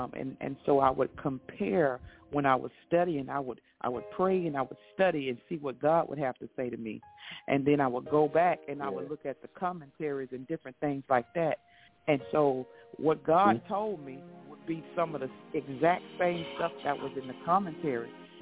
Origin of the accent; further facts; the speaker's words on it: Dubuque, Louisiana, United States; also born or lived in Bastrop; I used to live in Bastrop, Louisiana. I grew up in Dubuque, Louisiana, but I later moved to Bastrop, Louisiana